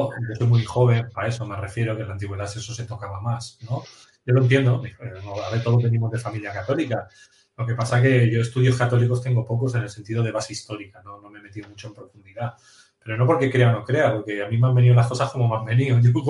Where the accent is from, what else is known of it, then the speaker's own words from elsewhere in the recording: Catalonia, Spain; Hemos ido como prensa de televisión, de hecho, de Madrid, cuando yo soy catalán, para que lo entiendas.